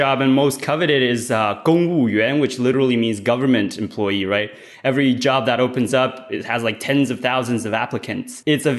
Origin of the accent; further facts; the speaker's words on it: China; also born or lived in Canada; I was raised partly in China. I went to elementary school here, but most of my education I received actually in Canada as well.